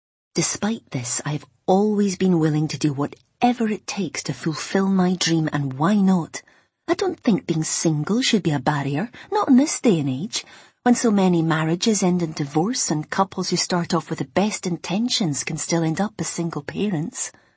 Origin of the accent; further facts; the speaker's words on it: Scotland, United Kingdom; Being proud of being a Scot